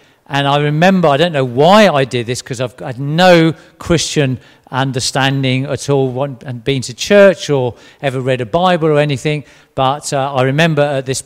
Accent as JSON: {"language": "English", "region": "South East England", "country": "United Kingdom", "tie": "born or raised there", "said": "Now, growing up in Kent and Sussex, most of the southeast, I knew where Tunbridge Wells, roughly where Tunbridge Wells was."}